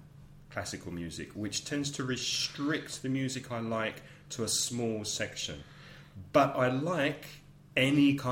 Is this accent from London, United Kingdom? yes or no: yes; London, United Kingdom; I would say, as a Londoner, as somebody from London, nice to meet you.